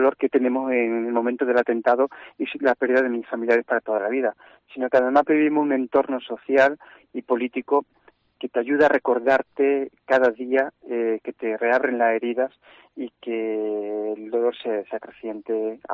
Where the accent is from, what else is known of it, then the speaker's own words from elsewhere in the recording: Jaén, Andalusia, Spain; me bajé para mi tierra, para Jaén